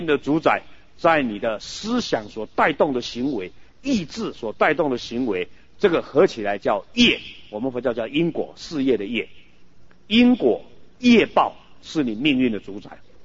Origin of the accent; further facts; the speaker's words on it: China; 所以我们中国人说，己所不欲勿施于人啊